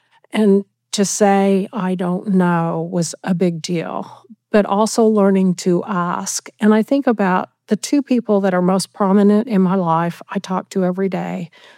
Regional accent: Oklahoma, United States; I'm from Oklahoma. You can tell from my accent.

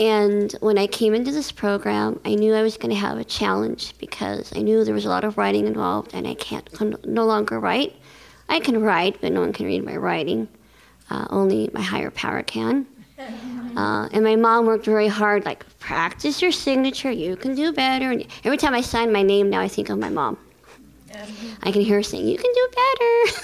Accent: Los Angeles, California, United States; I'm a grateful compulsive eater, and I want to thank Paula, Ann, and Jan. And let's see, I'm from Los Angeles

